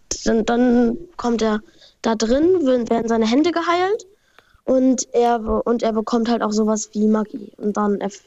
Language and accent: German; Bremen, Germany; Aus Bremen.